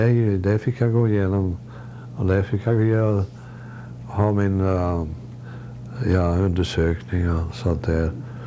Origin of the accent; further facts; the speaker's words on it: Sweden; now in Canada; När jag kom från Sverige och då blev jag engelsk medborgare